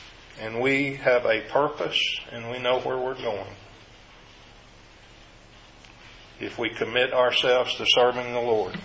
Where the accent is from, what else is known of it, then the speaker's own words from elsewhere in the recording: the South, United States; accent: Southern twang; We're both from the South and proud to admit it. So I have a twang